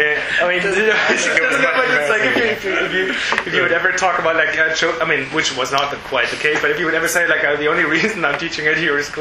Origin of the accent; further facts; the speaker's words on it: Houston, Texas, United States; A Houston, but that's my hometown again.